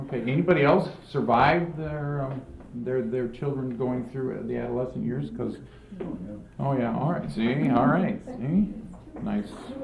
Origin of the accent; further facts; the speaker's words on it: Redmond, Washington, United States; For those that didn't meet me yesterday afternoon, I am from Redmond, Washington.